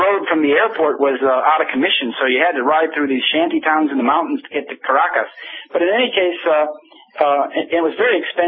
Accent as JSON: {"language": "English", "country": "United States", "said": "As an American, you can't stroll into a country like Venezuela and expect to meet the president."}